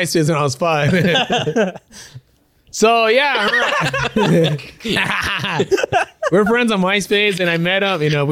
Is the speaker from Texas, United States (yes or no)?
no; Boyle Heights, California, United States; born there; So Boyle Heights, because I was born in Boyle Heights.